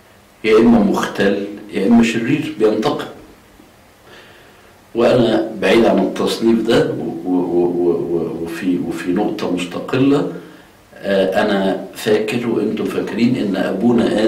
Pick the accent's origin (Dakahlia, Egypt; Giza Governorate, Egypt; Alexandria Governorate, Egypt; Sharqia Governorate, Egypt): Alexandria Governorate, Egypt; Alexandria; وبرضه كان في جماعة عندنا في اسكندرية